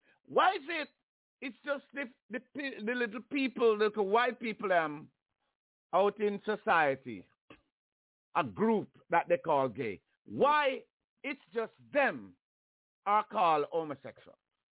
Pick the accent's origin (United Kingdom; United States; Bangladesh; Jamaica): Jamaica; Growing up in Jamaica, you can say we're coming from like 400 years of slavery